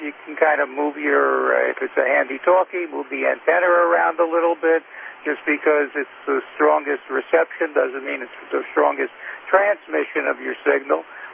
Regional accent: Brooklyn, New York, United States; Yeah, having been born and brought up in Brooklyn

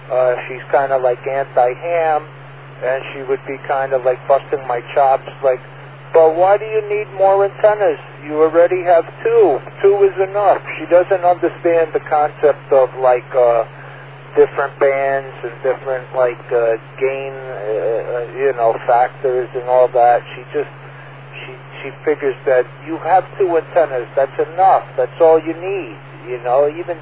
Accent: Queens, New York, United States; I'm born and raised in Queens. Home is where the heart is.

